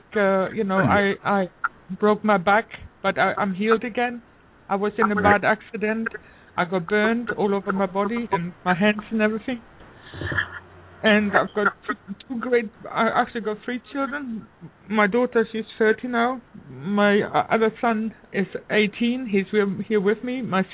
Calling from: Canada

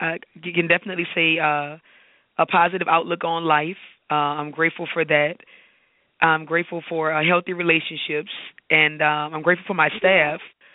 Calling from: New Orleans, Louisiana, United States; I'm calling from Mid-City in New Orleans.

